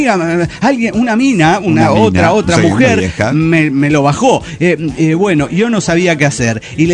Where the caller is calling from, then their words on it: Campo Quijano, Salta, Argentina; de Campo Quijano, Rosario de Lerma, Salta, Argentina.